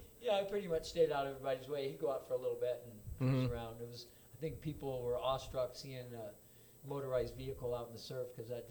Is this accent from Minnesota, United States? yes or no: no; Kailua, Hawaii, United States; Well, I had a Zodiac, and in Kailua, I grew up in Kailua